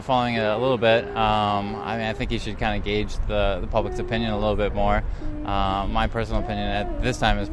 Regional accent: Boston, Massachusetts, United States; No, I'm actually from Boston.

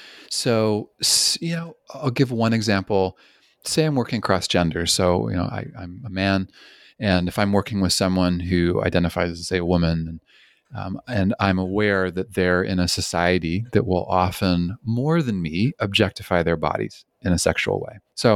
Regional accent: Canada; also born or lived in British Columbia; I'm originally from Canada, and I spent 10 years in British Columbia.

